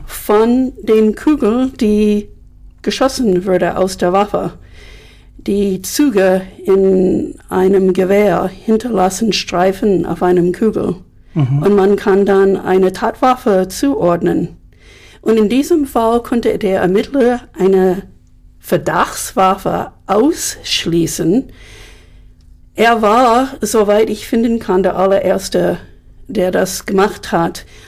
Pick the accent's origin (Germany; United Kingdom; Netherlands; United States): United States; German is a second language; besonders als Amerikanerin, ist die alte deutsche Schrift lesen zu können.